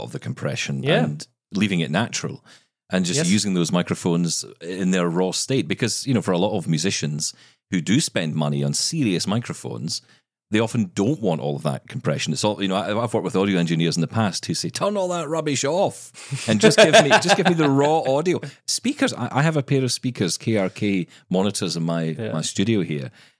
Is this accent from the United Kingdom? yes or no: yes; Scotland, United Kingdom; Well, I'm Scottish, so I barely speak English